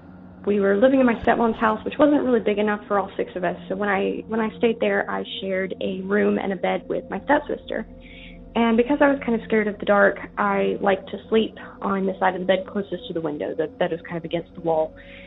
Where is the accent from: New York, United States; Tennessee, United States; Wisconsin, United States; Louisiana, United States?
Tennessee, United States; I'm from Tennessee.